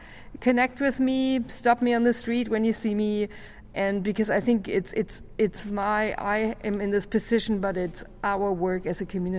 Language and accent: English; Germany; English is a second language; also born or lived in Victoria / Saskatchewan; now in Sackville, Canada; I've lived in many places. I actually grew up in Germany, so many of you still hear my accent.